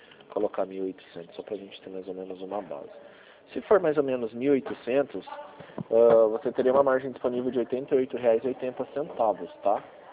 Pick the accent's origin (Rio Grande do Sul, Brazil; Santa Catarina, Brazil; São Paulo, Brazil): São Paulo, Brazil; Rio Claro; Eu sou daqui de Rio Claro.